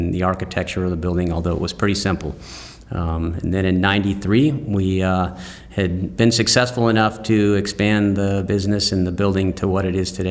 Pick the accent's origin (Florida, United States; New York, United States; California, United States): California, United States; Santa Rosa; also born or lived in Napa; And I grew up in Santa Rosa. Well, my brother and sister both went to high school in Santa Rosa, actually. It's over in Sonoma County.